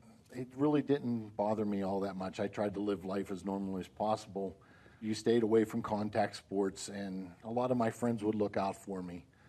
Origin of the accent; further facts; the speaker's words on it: Pittsburgh, Pennsylvania, United States; I am 54 years old, and I grew up around the Pittsburgh area.